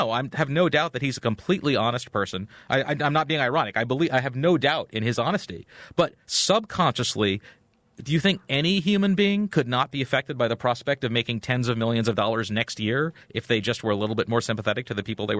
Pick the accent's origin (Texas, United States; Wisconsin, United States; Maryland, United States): Maryland, United States; Well, I grew up in Maryland. I'm a Washington Redskins fan.